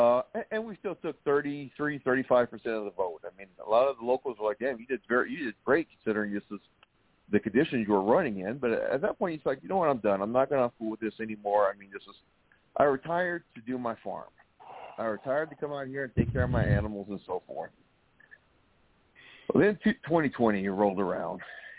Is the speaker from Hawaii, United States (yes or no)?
no; Louisiana, United States; moved away as an adult; now in Minnesota, United States; I retired up here to Western Minnesota in 2018. Originally, I'm from Louisiana, but my wife is from here